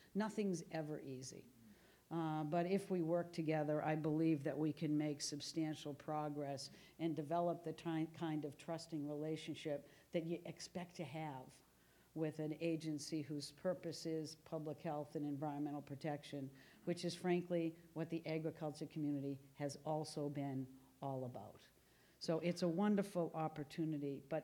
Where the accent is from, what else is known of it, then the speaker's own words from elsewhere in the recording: Boston, Massachusetts, United States; let people know that even though I'm from Boston, I'm getting these issues.